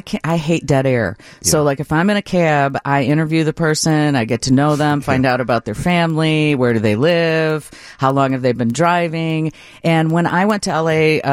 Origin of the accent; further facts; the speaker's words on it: Chicago, Illinois, United States; I'm from Chicago.